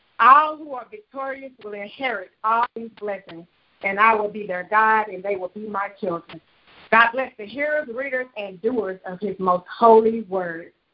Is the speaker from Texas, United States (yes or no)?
no; South Carolina, United States; And when I go to my hometown of South Carolina to visit, it makes me feel so good